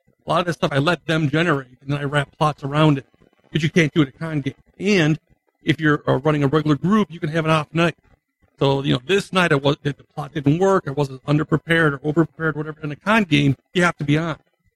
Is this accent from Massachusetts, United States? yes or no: yes; Boston, Massachusetts, United States